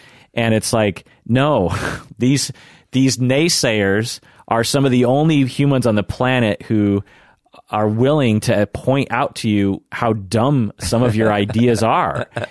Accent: United States; I'm an American, so God knows.

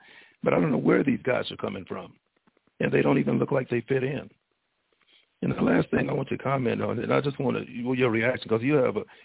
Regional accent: Lexington, United States; I'm from Lexington.

